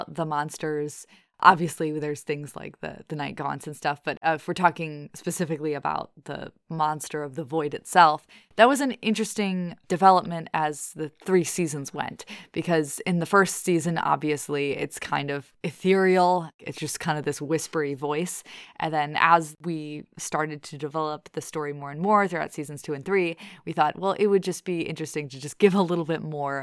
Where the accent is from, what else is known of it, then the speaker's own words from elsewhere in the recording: Michigan, United States; So we're from Michigan, but we took a trip to New Orleans and we loved it.